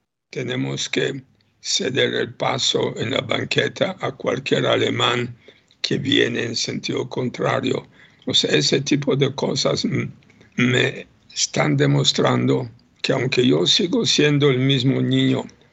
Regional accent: Łódź, Łódź Voivodeship, Poland; llegan a Lodz, mi ciudad natal

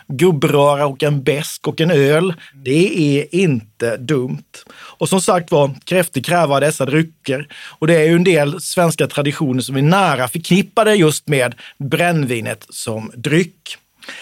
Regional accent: Småland, Sweden; Ja, jag har ju inte heller någon relation till hembränt, fast jag är smålänning.

